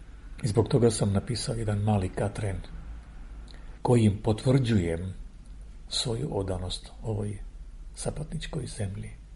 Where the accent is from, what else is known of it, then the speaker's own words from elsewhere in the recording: Armenia; Serbian is a second language; Rekao sam, ja sam iz Jermenije.